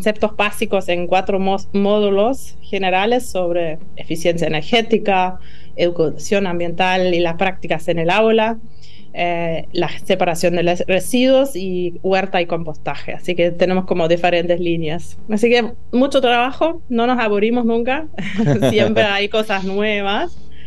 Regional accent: Germany; Spanish is a second language; Siendo alemana, digamos, siempre uno viene con ideas, pero las ideas van ida y vuelta.

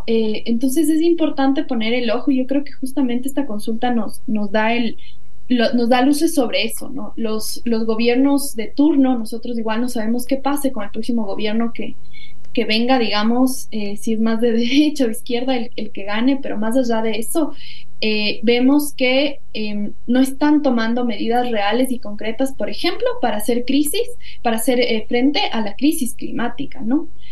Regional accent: Ecuador; estamos en la peor crisis de nuestra historia como ecuatorianos

